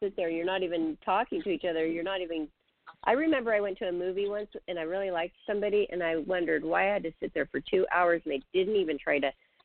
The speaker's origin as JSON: {"language": "English", "town": "Seattle", "region": "Washington", "country": "United States", "said": "I always remember that because I'm from Seattle."}